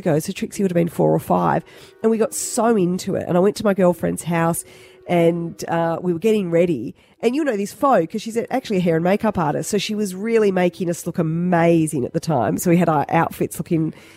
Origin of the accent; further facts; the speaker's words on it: Wonga Park, Victoria, Australia; an interesting one here in Australia because I remember when I was a kid, we'd try. But mind you, I grew up in Wonga Park, which is semi-rural.